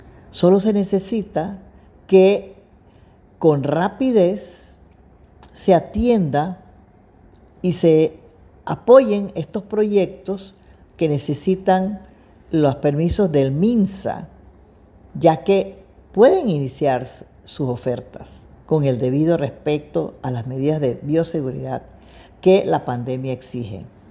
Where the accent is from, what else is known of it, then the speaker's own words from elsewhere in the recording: Panama; como panameños tenemos el derecho